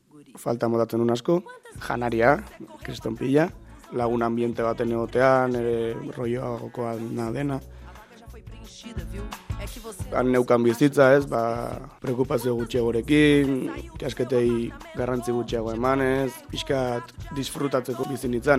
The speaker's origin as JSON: {"language": "Basque", "region": "Basque Country", "country": "Spain", "also_born_or_lived": "Chile", "said": "Ze azkenean urte baten, ba, errez eta esango Txile nire herria denik, o nire herrialdea, baino zure bigarren herrialdetzat hartze duzu."}